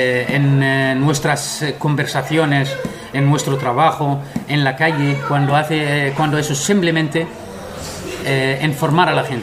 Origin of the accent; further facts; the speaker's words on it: Bethlehem, West Bank, Palestine; Yo soy de Belén y vivimos cristianos y musulmanes en Belén